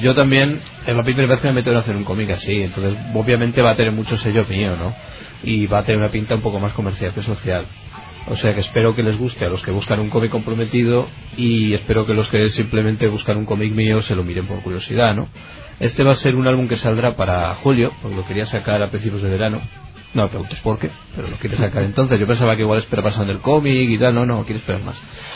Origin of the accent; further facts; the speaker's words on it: Vitoria, Basque Country, Spain; yo también soy de Vitoria.